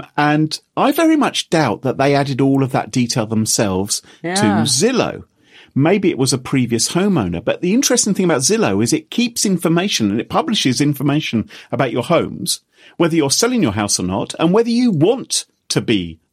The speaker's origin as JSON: {"language": "English", "country": "United Kingdom", "said": "Now, we're all British, I believe."}